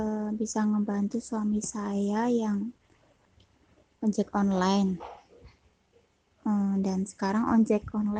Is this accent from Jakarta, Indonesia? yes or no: no; Boyolali, Central Java, Indonesia; Saya dari Boyolali